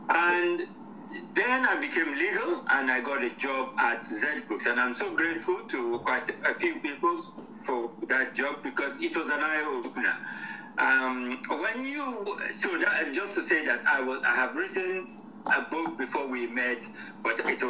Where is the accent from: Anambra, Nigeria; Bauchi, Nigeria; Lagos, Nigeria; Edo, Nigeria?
Bauchi, Nigeria; moved away as an adult; also born or lived in Moscow, Russia; now in London, United Kingdom; as you have said, and I live in London. I'm from Nigeria originally, from Bauchi State. I studied in Moscow before I came to the United Kingdom roughly about 30 years ago